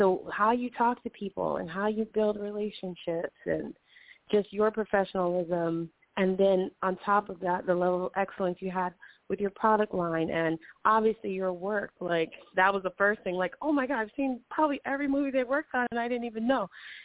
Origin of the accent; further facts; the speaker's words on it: Hawaii, United States; I grew up in Hawaii, so I was born and raised out there